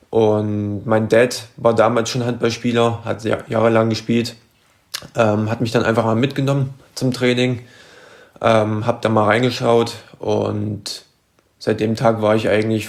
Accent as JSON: {"language": "German", "town": "Merseburg", "region": "Saxony-Anhalt", "country": "Germany", "tie": "born there", "said": "Ich bin in sachsen-anhaltinischen Merseburg geboren. Liegt eine Viertelstunde neben Halle-Saale und 30 Minuten von Leipzig. Ein schöner Ort."}